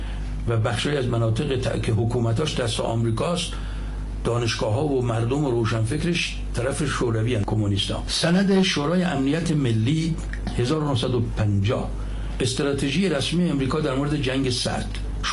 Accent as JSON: {"language": "Persian", "country": "Iran", "said": "من گفتم آقا شما ایتالیایی، ما هم ایرانیم"}